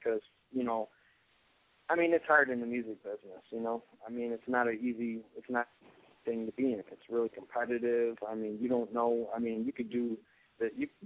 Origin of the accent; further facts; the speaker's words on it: Buffalo, New York, United States; I'm 28 years old. I'm from Buffalo, New York.